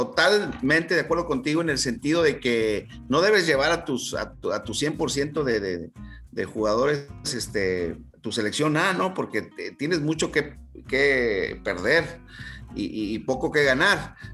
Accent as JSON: {"language": "Spanish", "country": "Brazil", "said": "A veces yo como brasileño, pero éramos 5 extranjeros."}